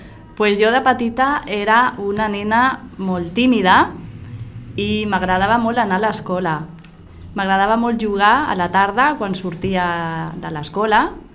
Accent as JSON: {"language": "Catalan", "town": "Esplugues de Llobregat", "region": "Catalonia", "country": "Spain", "tie": "born there", "said": "Jo vaig néixer aquí a Esplugues, al barri del centre."}